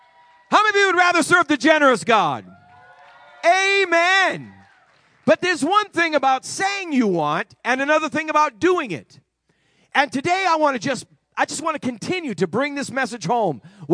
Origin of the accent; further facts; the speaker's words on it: New England, United States; I'm from New England, and they're stoic up in the North Country.